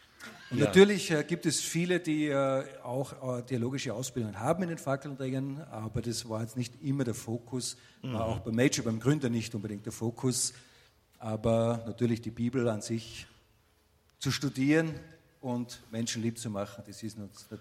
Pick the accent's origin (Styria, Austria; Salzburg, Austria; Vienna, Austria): Styria, Austria; Schladming; Jahrgang 75, ganz wichtig. Und bin auch dort in Schladming geboren, wo die Arbeit auch ist, der Tauernhof. Also ich bin Eingeborener sozusagen dort